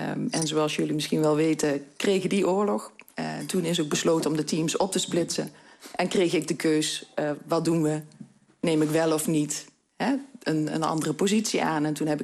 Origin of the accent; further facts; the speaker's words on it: Venlo, Limburg, Netherlands; Ik ben een meisje uit Bijlveld, geboren en getogen in Groot Venlo. 54 jaar. Ik woon op dit moment in Venlo-Oost, Kaldekerkenweg, vlakbij de Koel. Tegenover het oude Marianum, voor degenen die dat nog weten. Ik woon daar met mijn drie kinderen en mijn hond.